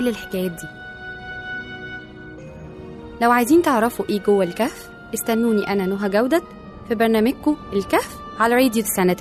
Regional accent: Egypt; من المعروف إن الجواز عندنا في مصر مثلا بيبدأ بنظرة، فابتسامة، فلقاء، فخطوبة، فجواز

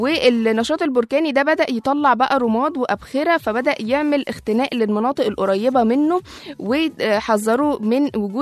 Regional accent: Egypt; وترسم الضحك على وشوشنا مش كمصريين بس، لا في الوطن العربي كله

